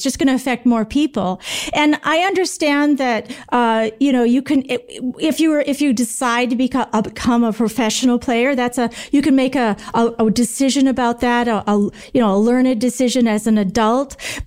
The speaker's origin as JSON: {"language": "English", "town": "Green Bay", "region": "Wisconsin", "country": "United States", "tie": "born or raised there", "said": "I grew up right around Green Bay. So the Green Bay Packers were my team."}